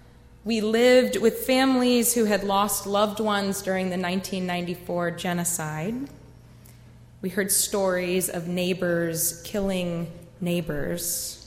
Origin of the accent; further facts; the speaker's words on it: Clemson, South Carolina, United States; I grew up in the Unitarian Universalist congregation in Clemson, South Carolina. It was growing up in that congregation that made me realize I wanted to become a minister.